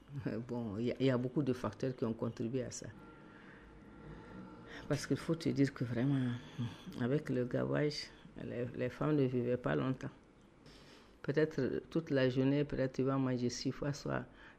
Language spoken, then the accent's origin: French; Gao, Mali; Moi, je suis de Gao. Je suis de la 7e région.